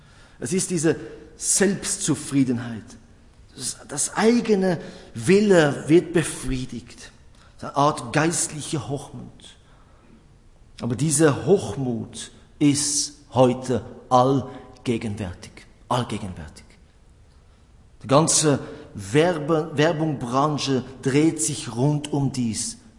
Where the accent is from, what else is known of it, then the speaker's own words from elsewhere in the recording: Switzerland; Geldgierig, ja, bei uns in der Schweiz ist das ein Thema, ja. Land der Banker. Das heißt nicht, dass wir geldgierig sind